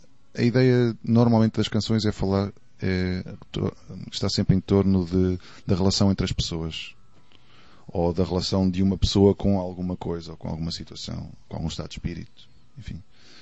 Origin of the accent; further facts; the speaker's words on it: Portugal; como somos portugueses, eles têm aquela sensação de podem nunca mais nos ver